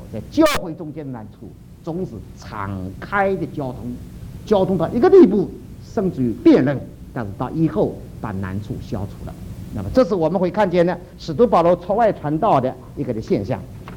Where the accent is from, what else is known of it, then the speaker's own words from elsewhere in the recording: South China, China; 我们中国人，或特别是我们南方人啊，我是个南方人